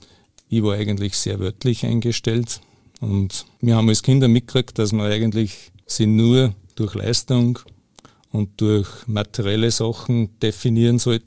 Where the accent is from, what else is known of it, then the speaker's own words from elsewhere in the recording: Wachberg, Lower Austria, Austria; Ich bin am Land aufgewachsen, in Niederösterreich, am Wachberg. Ich habe 7 Geschwister, davon 4 Schwestern und 3 Brüder.